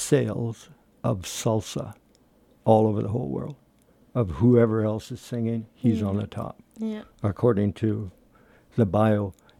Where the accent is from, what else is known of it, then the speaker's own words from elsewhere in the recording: Vancouver, British Columbia, Canada; now in northern British Columbia, Canada; I came from Vancouver and moved up north. I feel like I've sort of been an immigrant to the north of British Columbia.